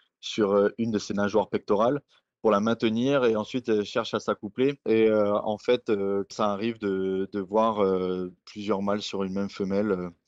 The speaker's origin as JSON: {"language": "French", "country": "New Caledonia", "tie": "born or raised there", "said": "moi je suis né et j'ai grandi en Nouvelle-Calédonie, donc j'ai fait toutes mes études."}